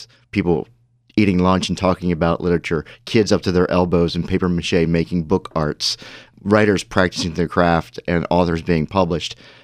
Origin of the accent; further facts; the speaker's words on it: Baltimore, Maryland, United States; we're trying to recreate and capture that vibe that we first saw in Minneapolis here in Baltimore, my hometown.